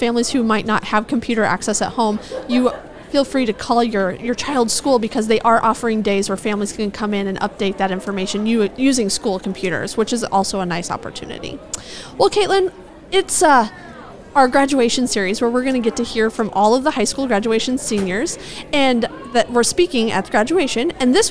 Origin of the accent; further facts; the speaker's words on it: Nebraska, United States; growing up in Nebraska, Western Nebraska, the traditional South Dakota family trip where you go see the monument.